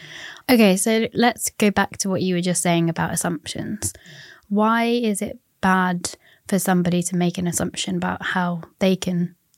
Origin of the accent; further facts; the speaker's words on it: London, United Kingdom; as a British culture and particularly a London culture, that's so the opposite.